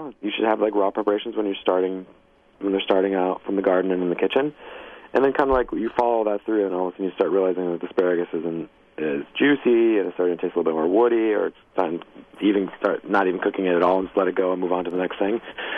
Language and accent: English; Waterford, Wisconsin, United States; also born or lived in Racine; I grew up around farms all over the place in Wisconsin. I was born in Racine and grew up in the Waterford area. I went to school in Union Grove.